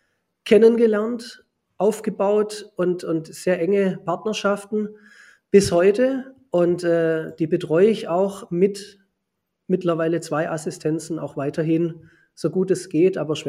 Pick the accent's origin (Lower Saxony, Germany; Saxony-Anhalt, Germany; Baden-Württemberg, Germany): Baden-Württemberg, Germany; Stuttgart; ich bin in Stuttgart geboren, 1975. Gehe also ziemlich auf die 50 zu, bin hier auch hängen geblieben. Ich kürze es ein bisschen ab. Also ich bin im Stuttgarter Westen aufgewachsen